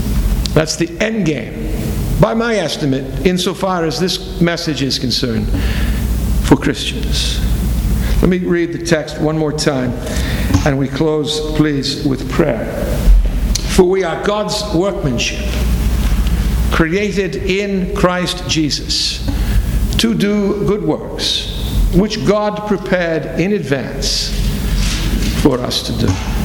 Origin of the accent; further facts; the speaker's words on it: Boston, Massachusetts, United States; growing up in Boston, as a fan of the Boston Red Sox, one of my sports heroes was a great Polish man by the name of Karl Jastrzębski.